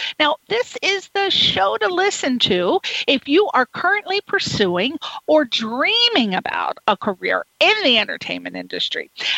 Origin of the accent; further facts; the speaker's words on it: East Coast, United States; because I have an accent. I'm from the East Coast. I have an accent.